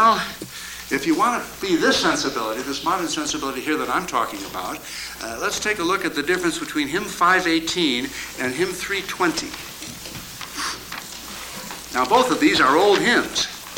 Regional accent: United States; now in Toronto, Canada; I'm an American living these days in Canada, near Toronto

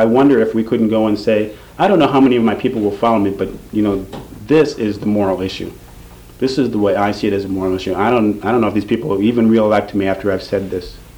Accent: Midwest, United States; You know, I'm from the Midwest, I hear a lot of that.

